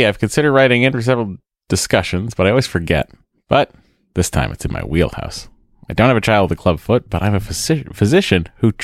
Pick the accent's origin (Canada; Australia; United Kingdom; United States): United States; the South; I grew up in the South, and many of my high school classmates have kids graduating and getting married while mine are potty training.